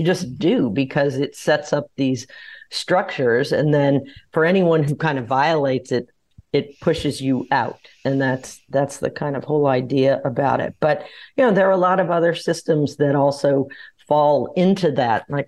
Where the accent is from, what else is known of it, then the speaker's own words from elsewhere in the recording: New Orleans, Louisiana, United States; I do credit that I grew up in New Orleans for the fact